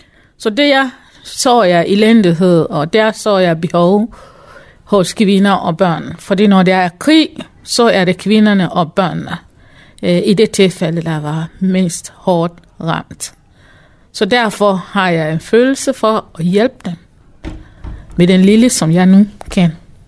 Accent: Liberia; moved away as an adult; now in Denmark; Jeg er selv fra Liberia og flyttede hertil i 2004. Som kvoteflytning med mine to børn.

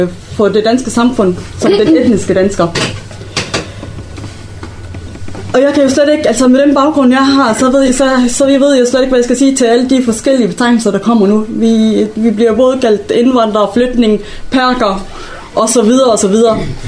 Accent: Palestine; now in Denmark; Jeg er oprindeligt fra Palæstina, og jeg er formand for Dansk Palæstinensisk Venskabsforening i Danmark. Jeg er halv dansker og halv palæstinenser.

